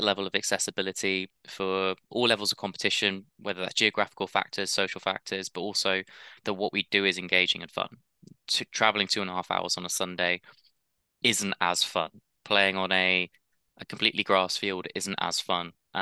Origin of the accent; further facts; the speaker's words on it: United Kingdom; We're British, playing a minority sport, likely all failed cricketers